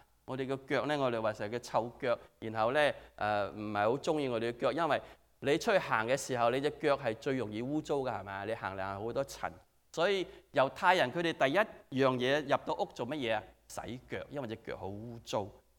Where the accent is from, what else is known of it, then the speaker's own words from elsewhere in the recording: Guangdong, China; 我哋廣東人有時講嘢咧係比較點講啊？直接啲同埋好苛刻啲啊